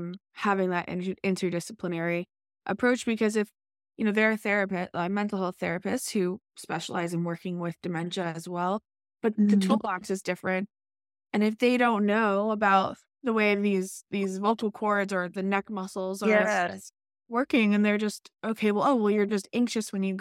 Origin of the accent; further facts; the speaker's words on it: Connecticut, United States; now in Georgia, United States; I am in Georgia now, but I'm originally from Connecticut, and it's just the North versus the South.